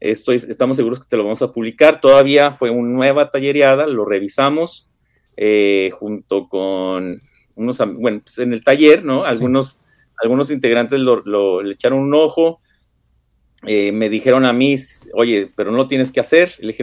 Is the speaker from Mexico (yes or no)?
yes; Ciudad Juárez, Chihuahua, Mexico; born there; now in Xalapa, Mexico; nací en Ciudad Juárez allá en 1974. Tengo 47 años, vivo desde hace 12 años en el sur de México, en Jalapa, Veracruz